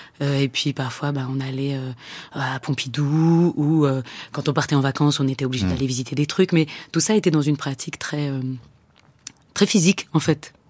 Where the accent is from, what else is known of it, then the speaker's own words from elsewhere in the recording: Paris, Île-de-France, France; born there; Et j'habite Paris, je suis née à Paris